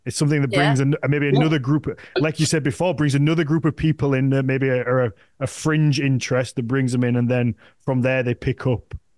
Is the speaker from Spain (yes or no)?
no; United Kingdom; how as a Brit, I really tried looking into and researching as much as I could about this beforehand.